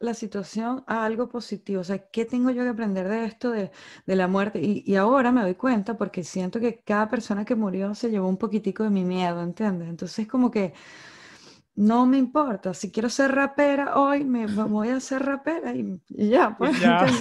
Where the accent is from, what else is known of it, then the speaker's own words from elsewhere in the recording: Maracay, Aragua, Venezuela; mi hermano hace reggae, somos de Maracay